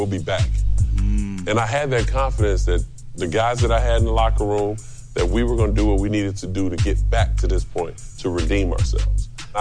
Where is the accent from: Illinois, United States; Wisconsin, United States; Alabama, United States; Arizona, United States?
Illinois, United States; Chicago; I'm from Chicago, so we like to get down, you know?